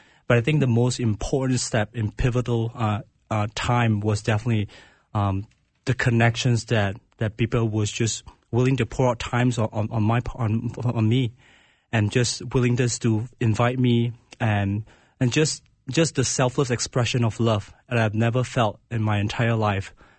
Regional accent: Malaysia; English is a second language; moved away; I grew up in Malaysia, and basically for almost the entirety of my education was just learning about Islam. And I grew up in a Buddhist family

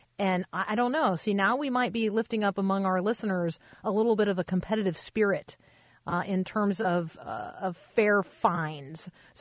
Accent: Florida, United States; I grew up in Florida, and the state fair was fun

